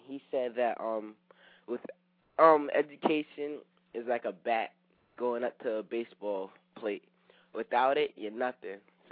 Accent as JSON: {"language": "English", "town": "Hackensack", "region": "New Jersey", "country": "United States", "tie": "born or raised there", "said": "I guess since I grew up in Hackensack, or I grew up going to the middle school, it was pretty cool to me."}